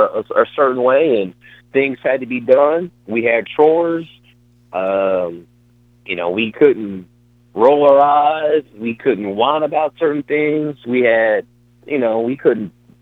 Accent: Chicago, Illinois, United States; Yeah, so my dad, you know, I'm from the South Side of Chicago

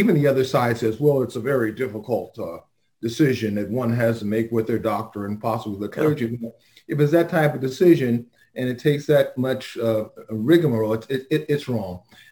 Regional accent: Los Angeles, California, United States; born and raised in South Central LA.

